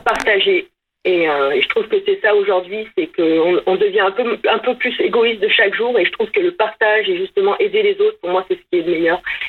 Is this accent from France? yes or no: yes; Auvergne-Rhône-Alpes, France; Moi, je suis du Pays Voironnais, en effet. Ça fait bientôt 20 ans que j'habite la commune de Paladru avec les beaux paysages.